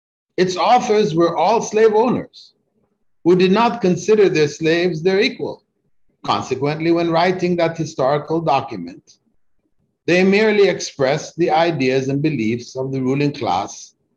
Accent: Canada; I grew up in Canada. When I was in high school, it was banned.

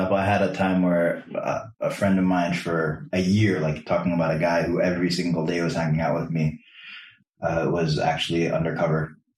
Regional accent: New York, United States; But growing up in New York after 9/11 was what was very intense.

